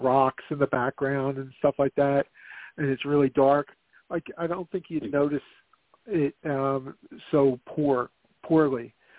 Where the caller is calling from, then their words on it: Philadelphia, Pennsylvania, United States; calling from Philly.